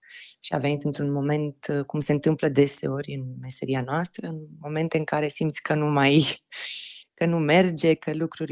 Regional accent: Sighișoara, Mureș County, Romania; pentru că eu sunt din Sighișoara, acolo se resimțea altfel

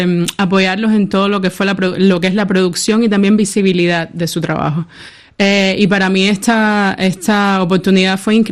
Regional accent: Havana, Cuba; fibras que pudiera conseguir en La Habana, que es de donde soy, donde vivo.

